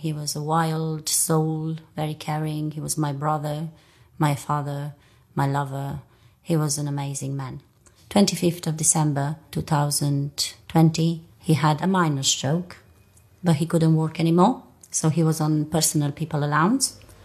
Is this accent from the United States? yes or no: no; Romania; English is a second language; now in United Kingdom; I was threatened because I am not English. I'm from Romania.